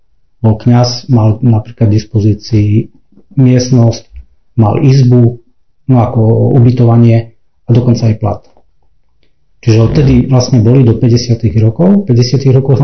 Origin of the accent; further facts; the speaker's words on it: Ždaňa, Košice Region, Slovakia; od nás z farnosti, odkiaľ ja pochádzam, farnosť je Čania, ja pochádzam zo Ždane